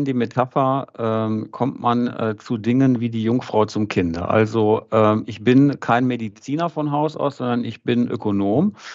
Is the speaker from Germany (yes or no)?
yes; North Rhine-Westphalia, Germany; Aber wie man vielleicht auch an meinem Akzent-Dialekt hört, das hört sich gar nicht nach Sachsen-Anhalt an, daher komme ich auch nicht, sondern ich bin Ostwestfale und bin jetzt im Moment eben in Südwestfalen unterwegs.